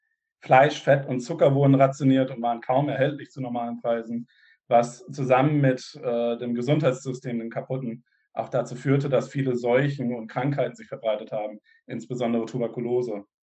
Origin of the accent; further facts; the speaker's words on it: Germany; Ja, ich bin ja selber in Deutschland aufgewachsen und ich kann mir gar nicht vorstellen, wie es damals gewesen sein muss.